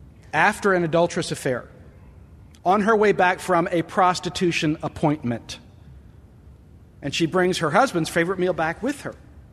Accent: Southern United States, United States; I just dote upon boiled peanuts. because I'm a Southerner.

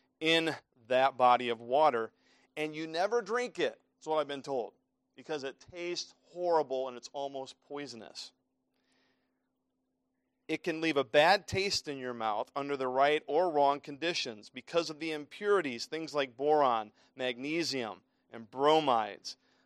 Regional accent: Maryland, United States; You know that we came from Maryland, and we lived about, I guess, 15 miles or so from Baltimore. It took longer to get there. We were out in the country.

